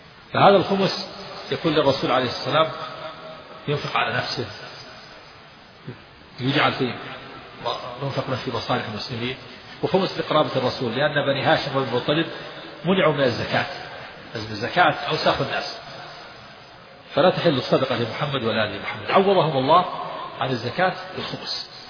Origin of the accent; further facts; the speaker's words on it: Najd, Saudi Arabia; نحن عندنا في نجد تسقف البيوت بالخشب ويوضع الجريد